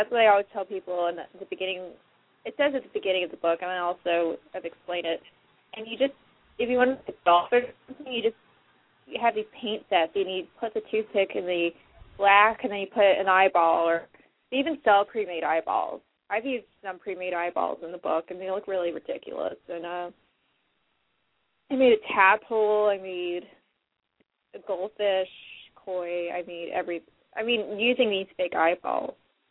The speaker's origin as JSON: {"language": "English", "region": "Midwest", "country": "United States", "said": "I'm from the Midwest, and I can't see a lot of girls I knew doing that."}